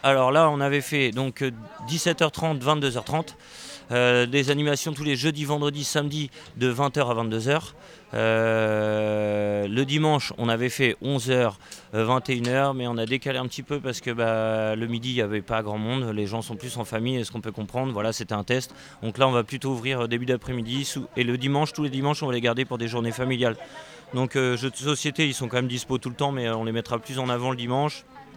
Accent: Hauts-de-France, France; parce que je suis originaire du Nord.

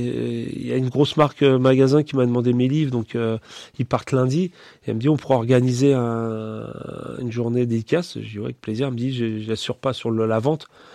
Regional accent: Châtellerault, Nouvelle-Aquitaine, France; je suis de Châtellerault.

